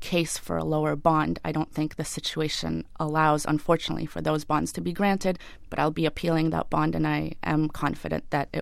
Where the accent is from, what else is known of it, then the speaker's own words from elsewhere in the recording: Boston, Massachusetts, United States; And since I'm from Boston, I offered to continue their cases pro bono from here